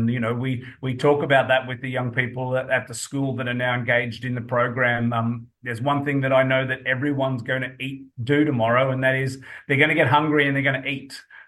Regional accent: Kingaroy, Queensland, Australia; that journey really started growing up in Kingaroy in Queensland. So I grew up on peanut farms and a Hereford stud.

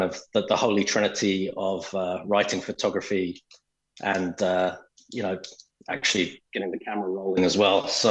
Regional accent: England, United Kingdom; moved away; growing up in England, I've always been kind of terrified of dancing.

